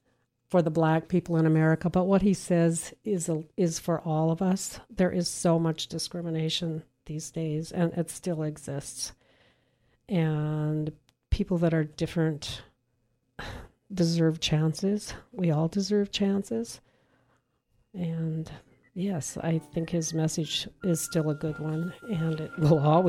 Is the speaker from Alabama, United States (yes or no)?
no; Grand Marais, Minnesota, United States; I was a youth from Grand Marais, though, and I was so naive.